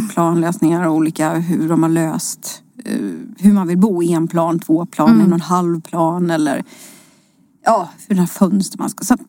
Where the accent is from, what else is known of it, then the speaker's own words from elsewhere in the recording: Småland, Sweden; Va? Jag är ju från Småland.